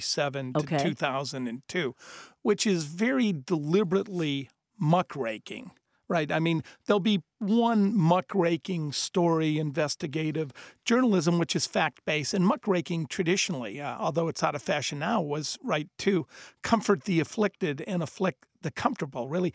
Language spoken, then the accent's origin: English; Detroit, Michigan, United States; I'm from Detroit, one of my favorite musicians